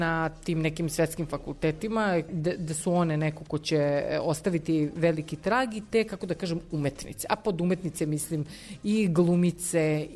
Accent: Belgrade, Serbia; sam odrasla u Beogradu, rođena sam u Beogradu, u jednoj vrlo pristojnoj porodici

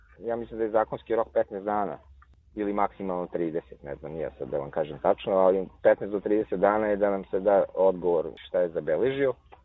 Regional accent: Petrovac na Mlavi, Southern and Eastern Serbia, Serbia; ja sam iz druge opštine, ja sam iz Petrovca na Mlavi

